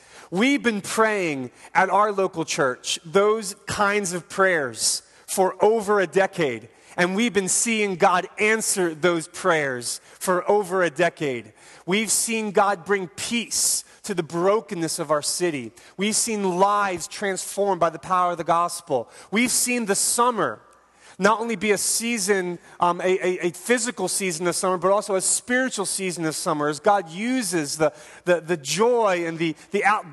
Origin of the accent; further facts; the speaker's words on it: Philadelphia, Pennsylvania, United States; we did some things that I didn't get to do growing up in Philadelphia.